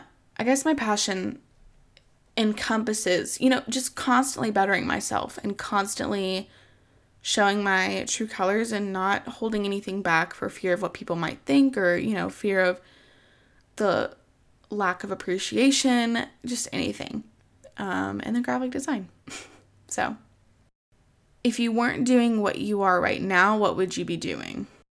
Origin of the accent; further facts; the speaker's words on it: the South, United States; I grew up in the Bible Belt. I'm living in the Bible Belt.